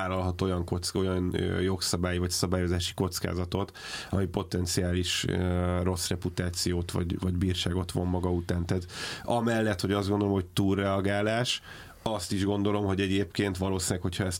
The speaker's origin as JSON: {"language": "Hungarian", "country": "Hungary", "said": "hogyha én magyarként nem tudok igénybe venni egy olyan szolgáltatást"}